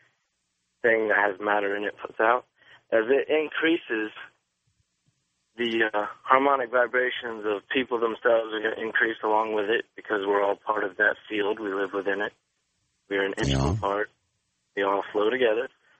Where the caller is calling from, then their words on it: Gainesville, Florida, United States; from Gainesville, Florida.